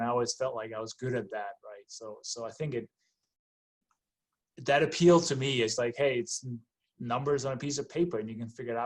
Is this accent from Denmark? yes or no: yes; Denmark; English is a second language; moved away as an adult; now in United States; as you can hear maybe from my accent and my name, I was born and raised in Denmark and came to the U.S. in 1996.